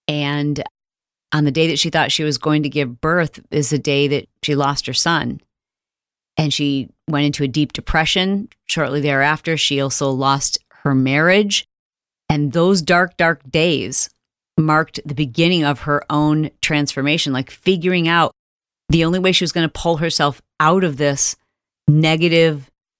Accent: Michigan, United States; I'm a Midwestern girl. I grew up in Michigan, just struggled in a household where I didn't know we were broke, but we were broke.

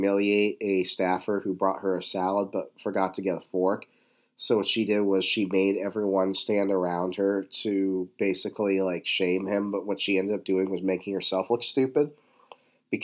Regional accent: Virginia, United States; But having learned to drive and growing up in Virginia, D.C. drivers and Maryland drivers are almost indistinguishable.

